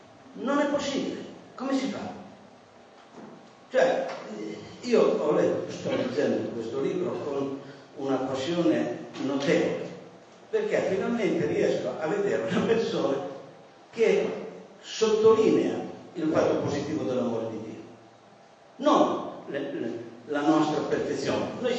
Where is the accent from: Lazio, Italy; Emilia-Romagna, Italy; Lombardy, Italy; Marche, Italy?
Emilia-Romagna, Italy; Cesena; vengo da Cesena e sono venuto apposta per questo.